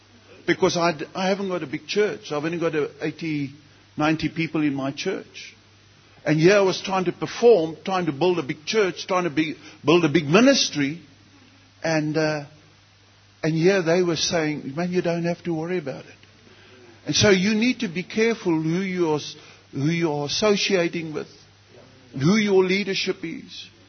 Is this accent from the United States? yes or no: no; East London, Eastern Cape, South Africa; from East London, Imonti